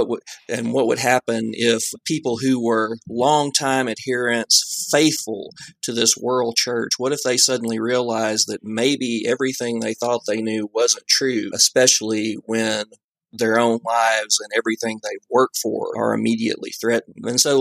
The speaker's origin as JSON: {"language": "English", "region": "the South", "country": "United States", "said": "I come from the South."}